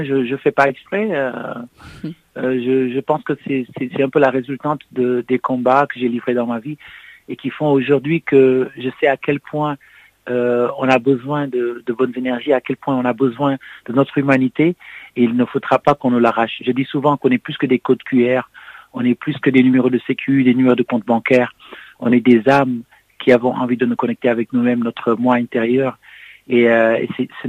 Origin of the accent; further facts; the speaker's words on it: Senegal; je suis né et j'ai grandi au Sénégal.